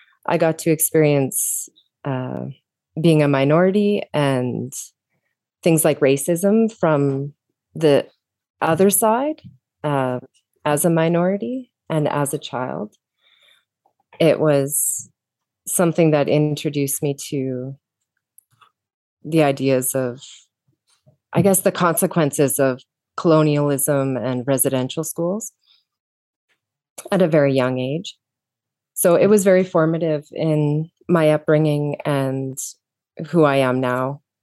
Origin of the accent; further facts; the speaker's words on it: Canada; I grew up in Canada, but moved around quite a bit, and I had a unique perspective because I also lived in the far north of Canada, which is like a completely different country.